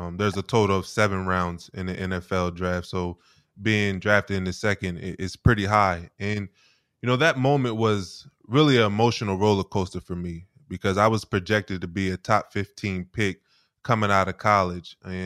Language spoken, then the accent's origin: English; Wilmington, Delaware, United States; I grew up in Wilmington, Delaware, and I ended up going to Penn State for college